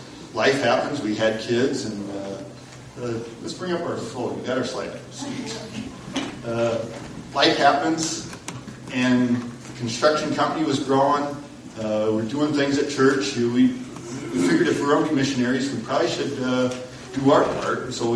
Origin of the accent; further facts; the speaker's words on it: Sioux City, Iowa, United States; We're from Sioux City, Iowa. We grew up in the church.